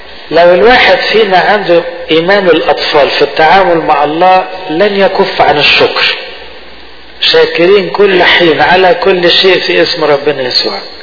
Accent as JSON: {"language": "Arabic", "country": "Egypt", "said": "احنا ساعات بالذات كمصريين يعني ما بنعرفش نفرح"}